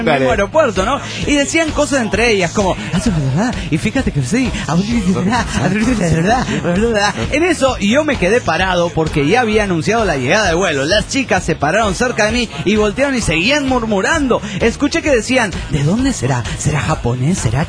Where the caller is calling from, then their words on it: Cochabamba, Bolivia; de Cochabamba, Bolivia.